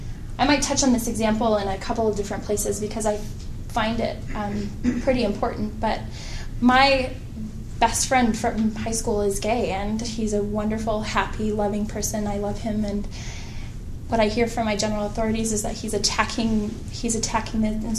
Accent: Utah, United States; moved away as an adult; also born or lived in Seattle / Flagstaff; I was born and raised in Utah County, but at age 19, I moved to Seattle, Washington

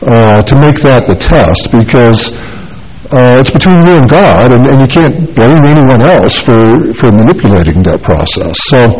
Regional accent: Illinois, United States; I grew up in Illinois, so none of this wimpy release time seminary for me.

